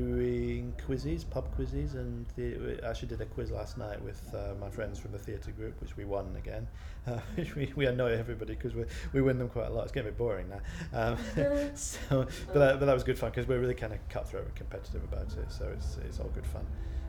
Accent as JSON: {"language": "English", "town": "Edinburgh", "region": "Scotland", "country": "United Kingdom", "tie": "born or raised there", "also_born_or_lived": "Salford", "lives_now": "London, United Kingdom", "said": "I'm from Scotland, from Edinburgh originally, although nobody believes me because I haven't got an accent. I went to school in Edinburgh. I went to university in the north of England in Salford, just next to Manchester. And I've been in London for about 15, 17 years."}